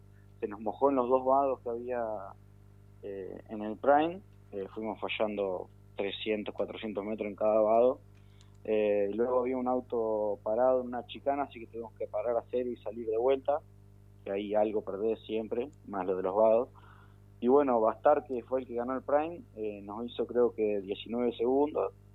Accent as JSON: {"language": "Spanish", "town": "Coronel Pringles", "region": "Buenos Aires Province", "country": "Argentina", "tie": "born or raised there", "said": "Nací en Buenos Aires y me crié en Pringles."}